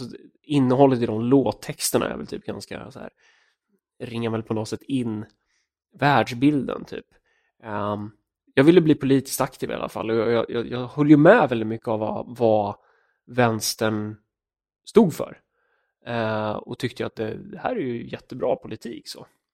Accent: Örebro, Örebro County, Sweden; Jag är uppvuxen i svensk medelklass i Adolfsberg i Örebro.

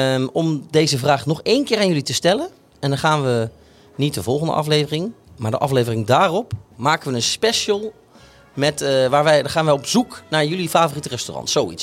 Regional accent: Gelderland, Netherlands; Sorry, ik kom uit Gelderland. Het komt er af en toe doorheen.

